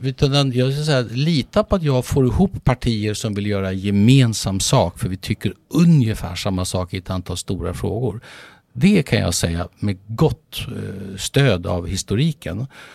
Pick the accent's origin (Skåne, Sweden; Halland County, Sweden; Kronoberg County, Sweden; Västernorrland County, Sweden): Skåne, Sweden; Jag är ju skåning som du från mig